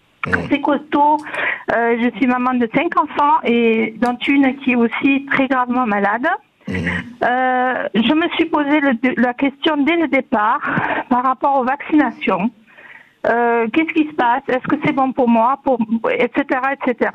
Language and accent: French; France; en tant que Française aussi.